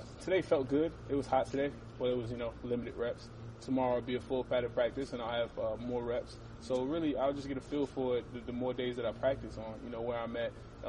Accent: New York City, New York, United States; I'm from New York City. All those good things, you know, taken into consideration.

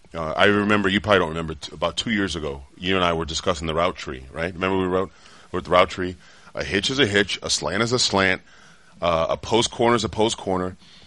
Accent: Washington, District of Columbia, United States; And I grew up in Washington, D.C., as you know. I was a big Redskins fan as a kid.

